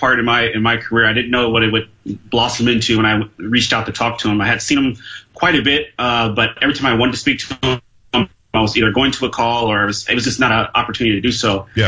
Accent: San Diego, California, United States; also born or lived in Indiana; now in Arizona, United States; I was born in Indiana, and I grew up in San Diego, and I'm a Arizona transplant, like a lot of us out here.

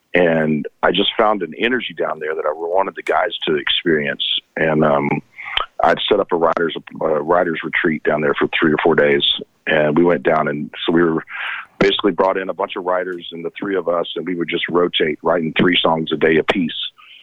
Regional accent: Texas, United States; Getting back down to my home state. That's going to be a blast for sure.

